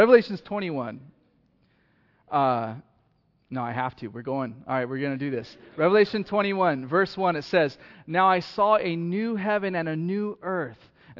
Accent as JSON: {"language": "English", "country": "United States", "said": "I'm from the United States of America, right? I'm an American citizen."}